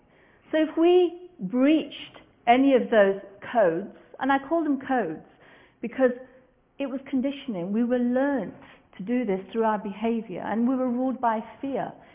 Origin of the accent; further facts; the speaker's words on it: England, United Kingdom; growing up in England did not actually give me the same life as my peers.